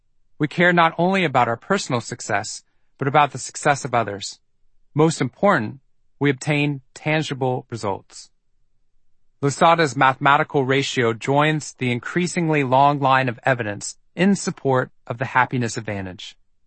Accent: Texas, United States; I'm from Texas.

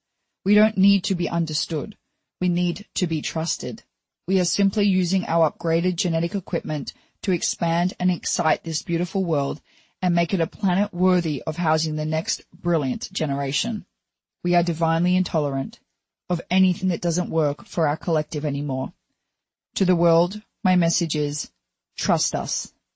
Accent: Fremantle, Western Australia, Australia; I was born and raised in Fremantle, Western Australia, by a single mum who is my hero. I was one of four kids

